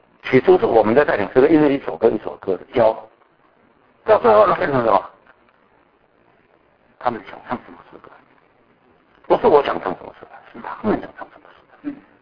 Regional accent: Taiwan; 因为我们的聚会里面呢，清一色是中国大陆人，只有我们夫妇两个人是台湾人。

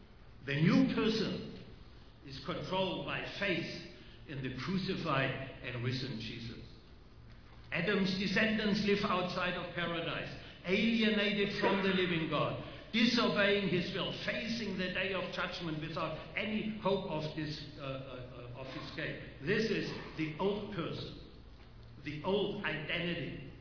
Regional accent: Germany; accent: German; English is a second language; I could say, I have a German passport, which would explain my accent. It explains why I feel shame about the great suffering my country has caused to millions of people in Europe.

